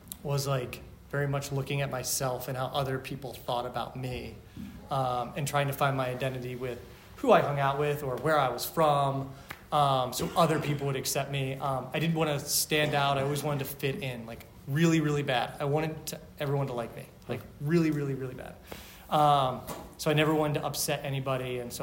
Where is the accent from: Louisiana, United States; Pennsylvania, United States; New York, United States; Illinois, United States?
Pennsylvania, United States; Philadelphia; Because nobody was from where I was from originally. And I was from Philadelphia.